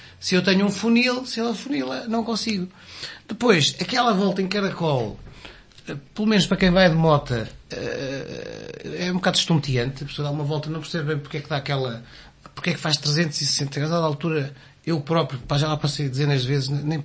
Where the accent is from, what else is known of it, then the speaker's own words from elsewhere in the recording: Costa Nova, Aveiro, Portugal; mas sou da Costa Nova, daquela zona.